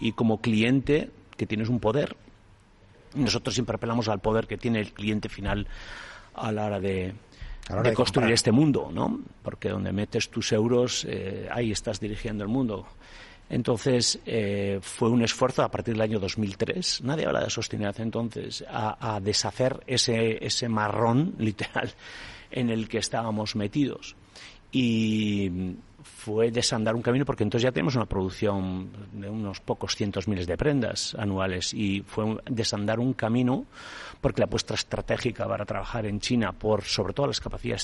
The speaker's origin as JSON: {"language": "Spanish", "town": "Guernica", "region": "Basque Country", "country": "Spain", "said": "soy de Guernica, entonces ser de Guernica y que no te interese la historia, pues me parece, no sé, a mí me parecía lo más natural"}